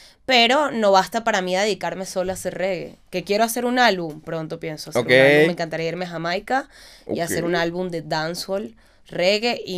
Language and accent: Spanish; Caracas, Capital District, Venezuela; Vengo de Caracas, Venezuela, ya la improvisación lo es todo.